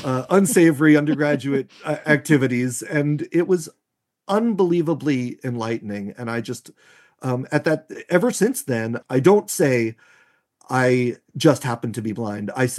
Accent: New York, United States; When I grew up in New York, I was blind, but I didn't embrace blindness.

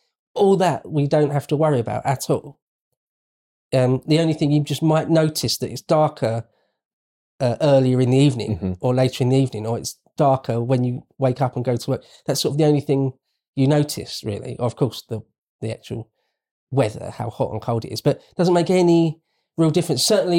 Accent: United Kingdom; Again, as a Brit, nothing like that comes up on your radar.

